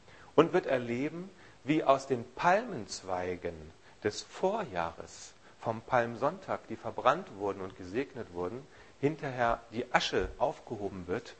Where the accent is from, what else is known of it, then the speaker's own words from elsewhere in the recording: Northern Germany, Germany; Ich bin selber als echter Norddeutscher kein Karnevalfreund